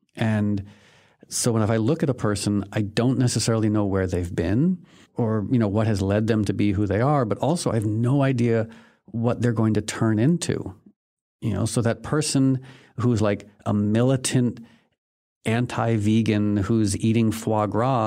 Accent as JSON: {"language": "English", "region": "California", "country": "United States", "said": "this is really going to prove that I'm a hippie from Southern California"}